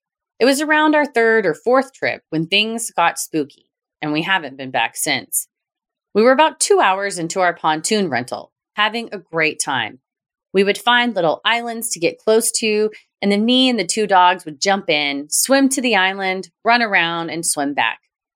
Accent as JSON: {"language": "English", "region": "California", "country": "United States", "tie": "born or raised there", "said": "My mom came to visit a couple times the first year I lived in Atlanta, and growing up in SoCal, lake life wasn't really something we got to experience often."}